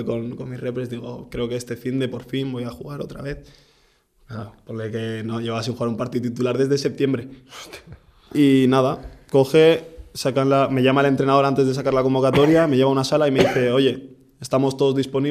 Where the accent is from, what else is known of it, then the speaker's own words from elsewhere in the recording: Basque Country, Spain; O sea, yo que soy vasco.